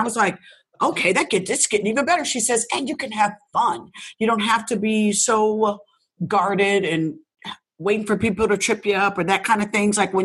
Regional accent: Indianapolis, Indiana, United States; now in California, United States; Like when I moved from Indianapolis to California, my girlfriend was like, you want to come and go on Soul Train with me?

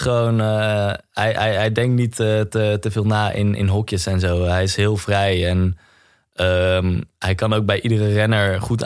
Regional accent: Netherlands; Ik bedoel, als Nederlander is dat toch wel de koers die je ook als jong jochie toch wel bijblijft.

